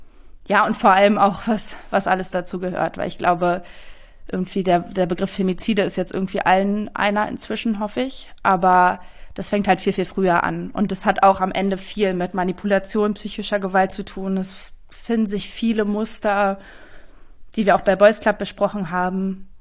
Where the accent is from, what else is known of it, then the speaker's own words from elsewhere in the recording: East Germany, Germany; einfach Ostdeutschland, ich komme aus Ostdeutschland